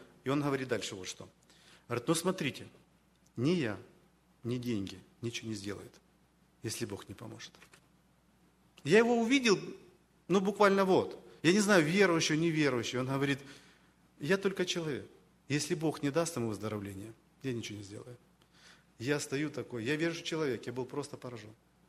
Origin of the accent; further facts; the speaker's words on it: Donetsk, Donetsk Oblast, Ukraine; я с Украины, они мне, так сказать, в то время близкое